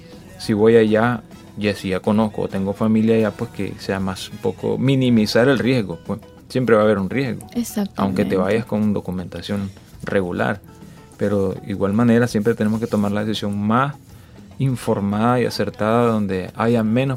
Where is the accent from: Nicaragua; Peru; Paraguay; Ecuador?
Nicaragua; Sabemos que nosotros como nicaragüenses sobrevivimos con, así como decimos popularmente, con arroz, frijoles, tortilla y queso.